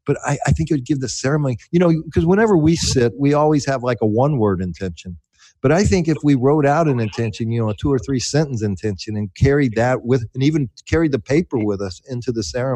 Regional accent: United States; born there; I was born white in America in the 50s, okay?

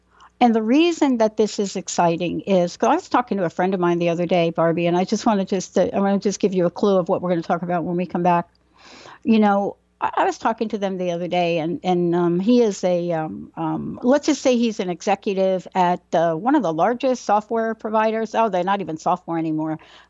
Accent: Bronx, New York, United States; I'm a girl from the Bronx.

